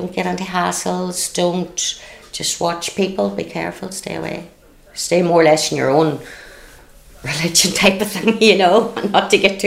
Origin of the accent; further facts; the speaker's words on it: United Kingdom; to put it squarely, I'm British.